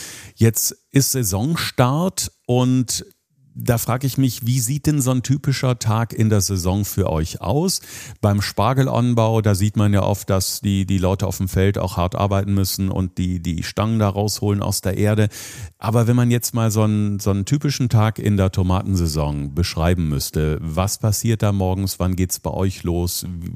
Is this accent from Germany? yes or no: yes; North Rhine-Westphalia, Germany; Ich bin selbst ein Kind vom Niederrhein